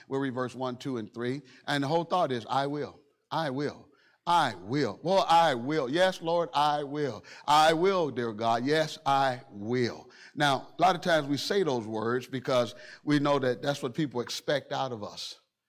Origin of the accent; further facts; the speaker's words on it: Chicago, Illinois, United States; I'm just old country boy. I'm from Chicago by way of Mississippi. All my folks are from down south, but they had me born up north.